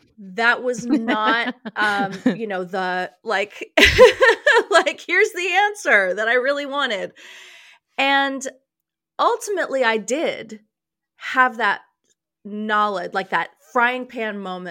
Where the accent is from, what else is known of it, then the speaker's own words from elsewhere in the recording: New York City, New York, United States; I was raised in New York City. I was the child of actors.